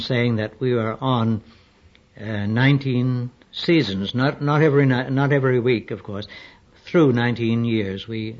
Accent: Maine, United States; And I told him I was born in Maine, and he said, I knew you were a foreigner by the way you talk.

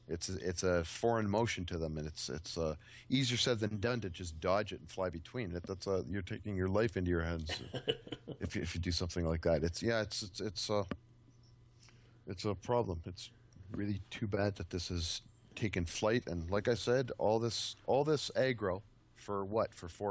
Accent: Ontario, Canada; People in downtown, you know, I'm from Ontario.

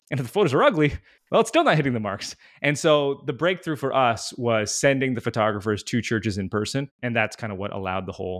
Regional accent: Canada; I grew up in small church. I'm Canadian. Like I go to like one of the larger Canadian churches now, but my entire life experience and all of my friends' experience is like small church Canada.

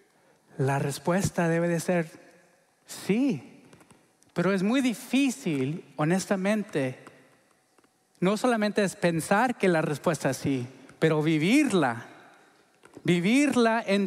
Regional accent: Honduras; born there; yo nací en Honduras, de padres mexicanos. Me hice ciudadano hace recientemente

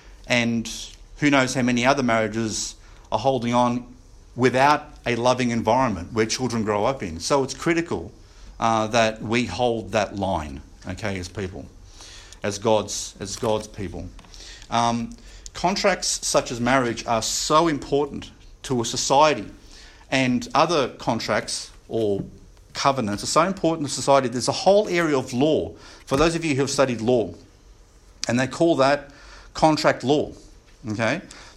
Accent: Australia; the government is obliged to pay for an army, a navy, and an air force to protect us as Australian citizens

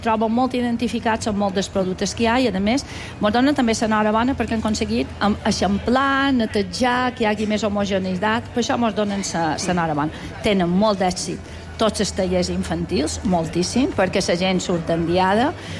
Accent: Balearic Islands, Spain; som els mallorquins, els menorquins, els vicenys

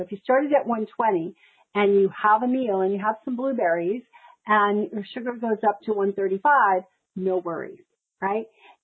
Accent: Queens, New York, United States; Hey, I grew up in Queens.

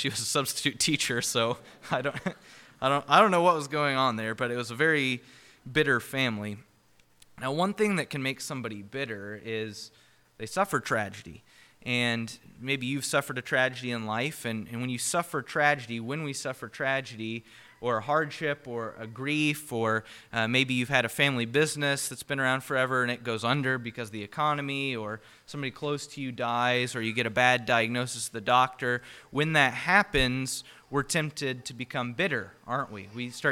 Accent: Rossville, Indiana, United States; I'm from Rossville, Indiana. They're going to say, oh, okay, and they're probably not going to know where that is, right? Rossville is a small town.

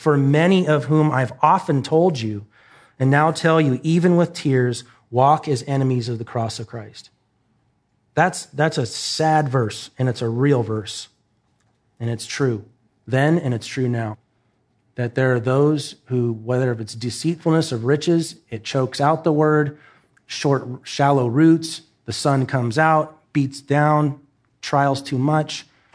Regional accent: Oregon, United States; I love my state. I'm from Oregon, but I don't care about my flag at all up there.

